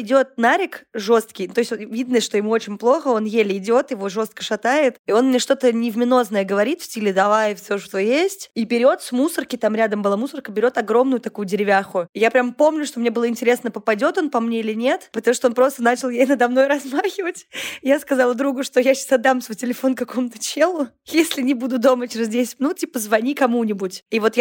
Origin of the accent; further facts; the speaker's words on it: Saint Petersburg, Russia; жила все детство на Удельной в Петербурге